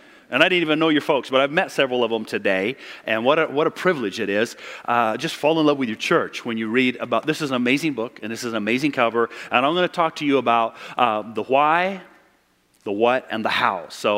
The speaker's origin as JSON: {"language": "English", "region": "Pacific Northwest", "country": "United States", "said": "I talk funny because I'm from the Northwest, okay?"}